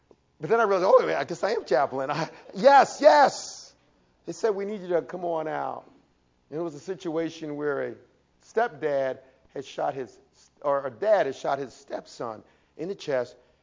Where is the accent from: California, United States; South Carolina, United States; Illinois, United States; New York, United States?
New York, United States; You see, I grew up in New York City, and in New York City, there was this conflict between the community and the police.